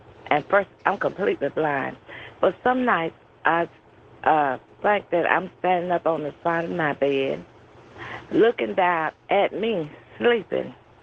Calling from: Louisiana, United States; Sweepo, Louisiana.

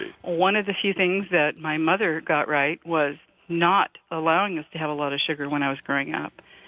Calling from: Portland, Oregon, United States; I'm calling from Portland, Oregon.

